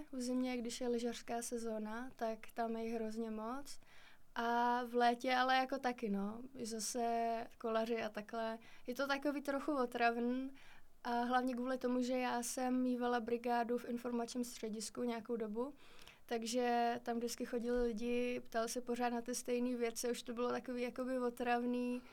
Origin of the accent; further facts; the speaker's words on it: Borová Lada, South Bohemian Region, Czechia; Jsem ze Šumavy, přesněji z Borových Lad. To je malinká vesnička. Je to vlastně na hranicích s Německem.